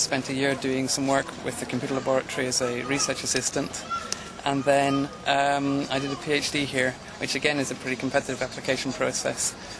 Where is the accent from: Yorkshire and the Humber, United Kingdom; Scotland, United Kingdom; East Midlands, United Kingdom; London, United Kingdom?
Scotland, United Kingdom; Glasgow; I grew up in Glasgow in Scotland, so it's not at all close to Cambridge.